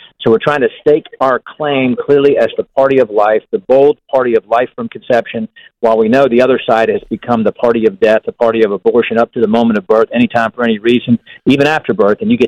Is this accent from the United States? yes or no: yes; Virginia, United States; No Democrat criticized Ralph Northam's stated position in my home state of Virginia just a few years ago